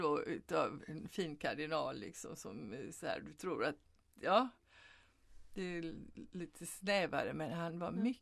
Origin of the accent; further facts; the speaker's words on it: Sweden; Och då blev man ju väldigt stolt som svensk.